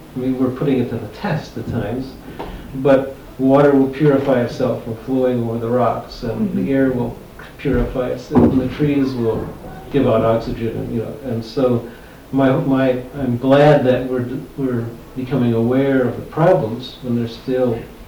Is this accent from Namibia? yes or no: no; Chicago, Illinois, United States; I grew up in Chicago, and so there's not as many trees